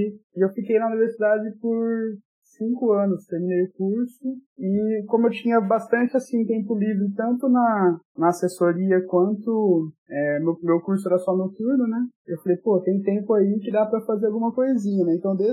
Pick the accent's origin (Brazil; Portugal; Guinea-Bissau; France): Brazil; São Paulo; now in Maringá, Brazil; sou designer, sou ilustrador. Estou atualmente em Maringá, no Paraná. Eu sou de São Paulo, mas vim pra cá em 2009 para começar design, onde eu fui estadual daqui de Maringá. E aqui eu fiquei.